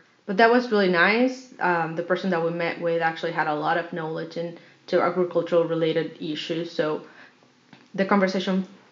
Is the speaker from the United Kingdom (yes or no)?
no; Mexico; English is a second language; moved away as an adult; now in United States; I am from Mexico, and I just moved here 4 years ago. I was working in Mexico doing community development through farming